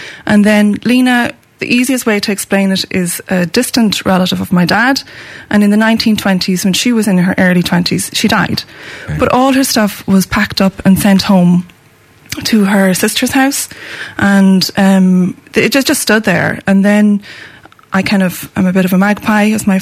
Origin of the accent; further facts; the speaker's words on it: County Leitrim, Ireland; also born or lived in Dublin; I'm from Leitrim, yeah.